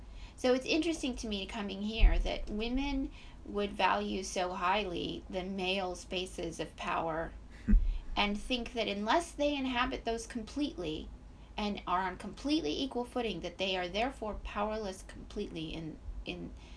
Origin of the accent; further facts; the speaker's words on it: Mali; I grew up in Mali, West Africa, which is 99.99999% Muslim, mm-hmm. but also animist and traditional African culture.